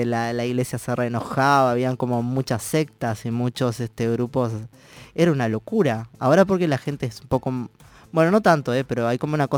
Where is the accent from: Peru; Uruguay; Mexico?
Uruguay; Yo soy de Uruguay. Entonces Uruguay es un país laico hace mucho tiempo.